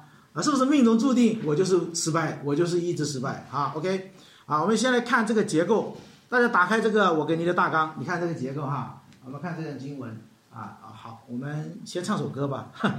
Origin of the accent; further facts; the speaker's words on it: China; 我们从大陆过来都知道什么叫主观能动性啊